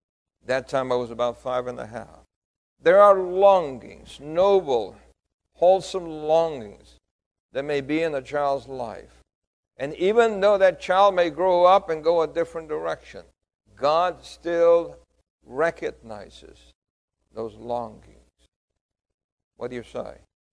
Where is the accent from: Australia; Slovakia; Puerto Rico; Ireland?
Puerto Rico; I remember as a little boy, I was born in Puerto Rico